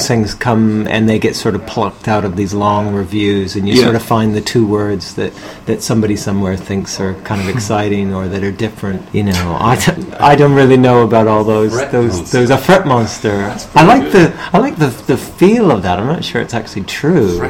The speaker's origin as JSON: {"language": "English", "town": "Statesboro", "region": "Georgia", "country": "United States", "said": "I'm thinking of writing one because I come from Georgia."}